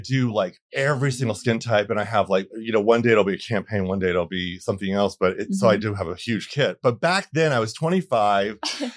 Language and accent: English; Bradenton, Florida, United States; I'm from Florida, a small town, Bradenton, Florida, right north of Sarasota.